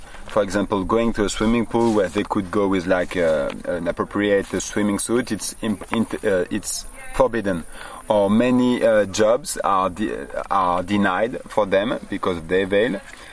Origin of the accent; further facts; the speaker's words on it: Grenoble, Auvergne-Rhône-Alpes, France; I'm from Grenoble, France